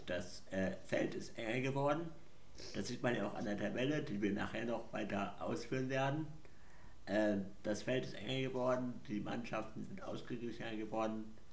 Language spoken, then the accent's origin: German; Mecklenburg-Vorpommern, Germany; ich bin aber auch im Amateurfußball viel unterwegs hier in meiner Heimatstadt und im Landesliga MV